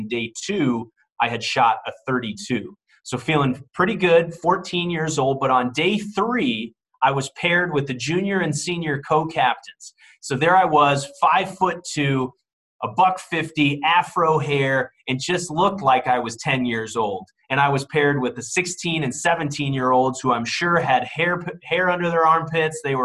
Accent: Fairway, Kansas, United States; I was born and raised in Fairway, Kansas, and being an avid golfer, that was a great town to be from.

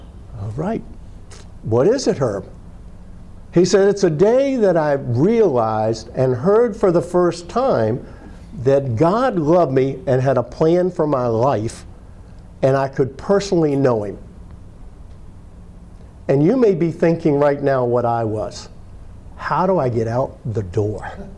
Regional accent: United States; born there; Hey, I'm born in America. I'm an Irish family.

